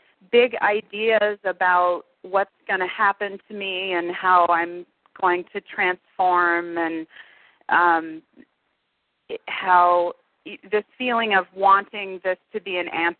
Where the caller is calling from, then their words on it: Ellensburg, Washington, United States; I'm calling from Ellensburg, Washington.